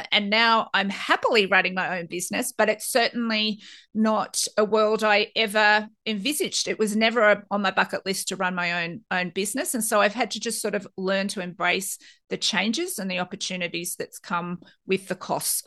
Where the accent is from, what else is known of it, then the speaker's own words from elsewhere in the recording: Australia; As an Australian, that's a real fear